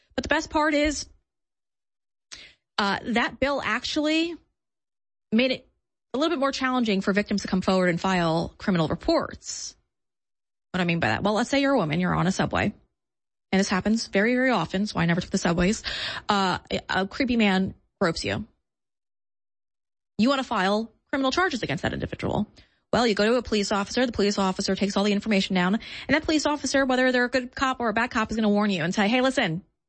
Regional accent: Long Island, New York, United States; I'm from Long Island. Long Island doesn't vote for this.

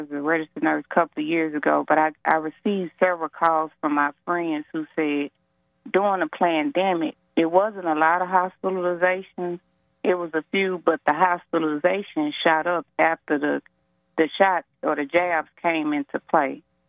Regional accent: United States; I don't like to call myself black. I am a American.

